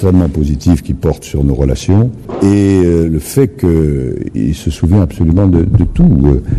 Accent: Normandy, France; je suis normand

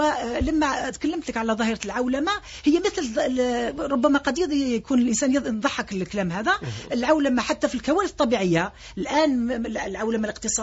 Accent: Algeria; ولكن الشيء اللي ربما احنا كجزائريين لابد ان نعمل جهد اكثر من غيرنا

